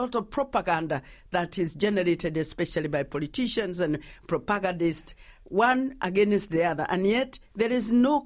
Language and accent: English; Kenya; because I am a Kikuyu. I come from the Kikuyu community.